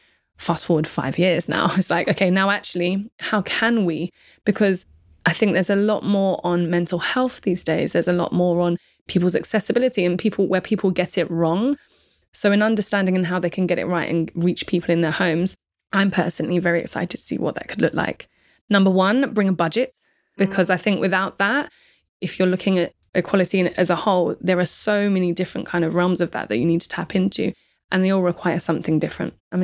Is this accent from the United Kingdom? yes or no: yes; Deptford, London, United Kingdom; I'm a girl from Deptford, South London, who enjoyed doing events. I had my daughter when I was 19, and now I'm soon 40 running an international events agency.